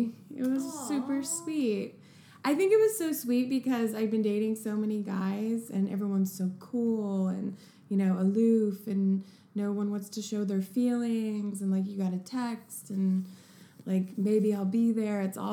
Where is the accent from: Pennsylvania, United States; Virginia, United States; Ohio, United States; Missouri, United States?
Missouri, United States; St. Louis; We really hit it off right away because we're both from St. Louis. And we had this, like, Midwestern vibe.